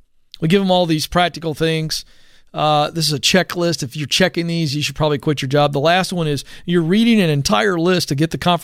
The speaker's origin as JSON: {"language": "English", "region": "Southern US", "country": "United States", "said": "I love that because I'm a Southerner."}